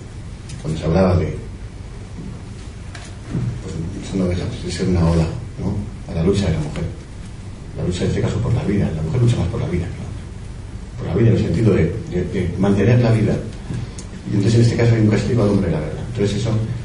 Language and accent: Spanish; Spain; Somos en parte también responsables como españoles, ¿no?